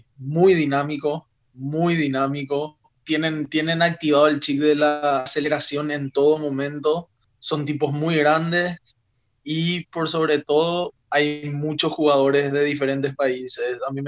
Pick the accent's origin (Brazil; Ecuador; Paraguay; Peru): Paraguay; now in Germany; vino a Alemania, en el país, en mi país, en Paraguay